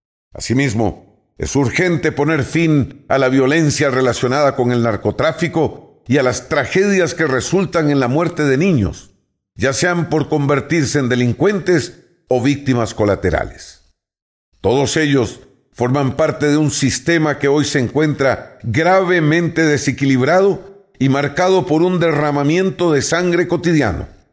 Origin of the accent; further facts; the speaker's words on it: Costa Rica; como costarricenses orgullosos de nuestra historia democrática, el deber nos convoca a votar